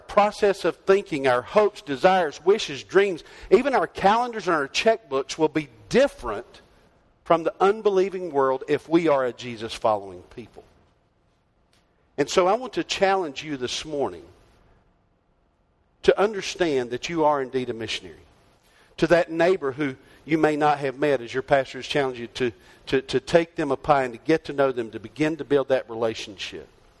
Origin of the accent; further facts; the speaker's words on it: North Carolina, United States; moved away as an adult; now in Arizona, United States; If you think my voice sounds a little strange, you can tell I'm not from Arizona. I grew up in North Carolina, and we're a couple thousand miles from where I grew up.